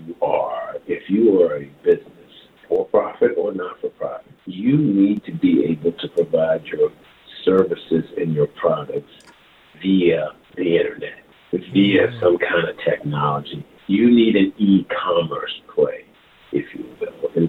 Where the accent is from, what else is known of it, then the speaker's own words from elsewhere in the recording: Lunenburg, Virginia, United States; Well, I grew up in Lunenburg, which is the bordering county to Mecklenburg. Mecklenburg is actually where the hospital was that I was born in. Same difference, though. I mean, you're talking rural Virginia. I grew up raised by grandparents on a tobacco farm.